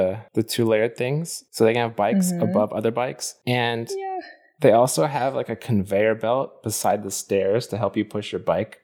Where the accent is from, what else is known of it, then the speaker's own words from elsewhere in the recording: United States; because I grew up in the US